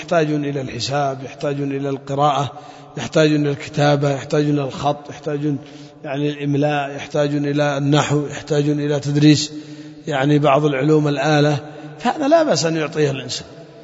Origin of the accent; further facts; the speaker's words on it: Yemen; حتى في بعض المناطق عندنا في اليمن